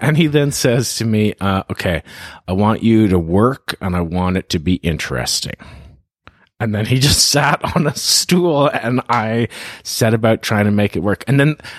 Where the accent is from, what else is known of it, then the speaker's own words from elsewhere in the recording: Toronto, Ontario, Canada; I grew up in Toronto